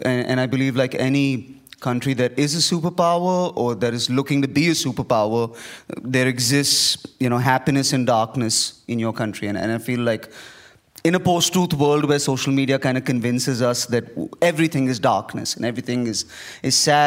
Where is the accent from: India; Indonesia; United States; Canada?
India; Mumbai, Maharashtra; I'm a comedian from Mumbai in India.